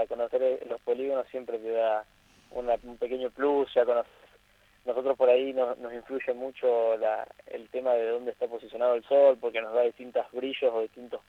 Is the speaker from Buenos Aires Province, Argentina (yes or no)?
no; Rafaela, Santa Fe, Argentina; somos, bueno, yo de Rafaela